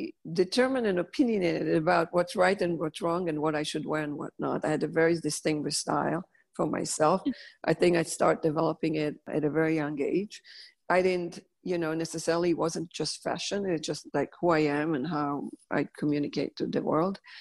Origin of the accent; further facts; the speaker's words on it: Netanya, Central District, Israel; English is a second language; moved away as an adult; now in New York, United States; I am from Israel. I was born and raised in Israel. I came to New York in my 20s. I'm from a town called Netanya, which is basically a beach city. We lived on the, you know, beautiful homes overlooking the sea.